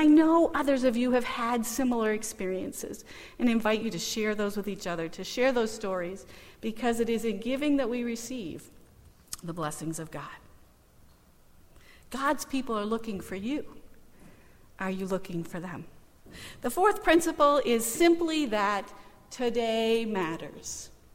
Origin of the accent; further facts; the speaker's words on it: Maine, United States; I grew up in Maine, so I knew he was going to need a hat